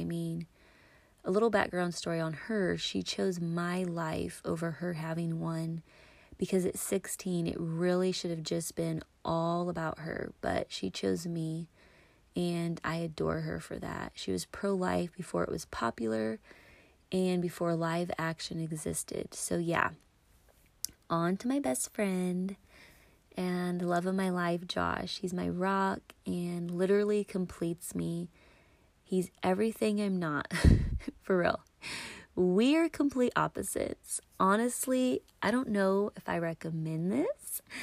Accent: Hartford City, Indiana, United States; So we grew up in Hartford City, which is a little town in Indiana.

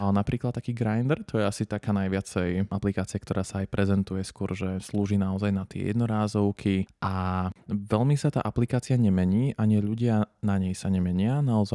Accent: Bratislava, Bratislava Region, Slovakia; Som originálne z Bratislavy, z Podunajských Biskupíc. Aktuálne je tam geriatrická nemocnica, ale kedysi sa tam aj reálne rodili malé deti

